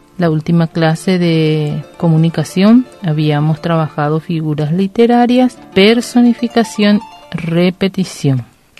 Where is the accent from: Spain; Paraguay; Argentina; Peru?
Paraguay; Nosotros como paraguayos y paraguayas tenemos varias costumbres y varias tradiciones que seguimos haciendo.